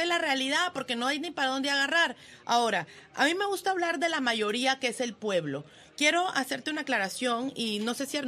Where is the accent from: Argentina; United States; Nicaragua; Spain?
Nicaragua; cosa que no somos los nicaragüenses ese tipo de personas